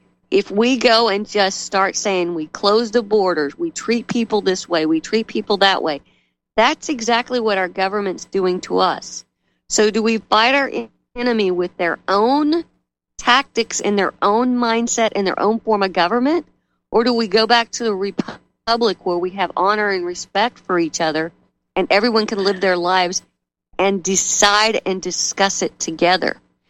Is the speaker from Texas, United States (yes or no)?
yes; Texas, United States; The people that are armed, and I'm from Texas, we're constantly armed.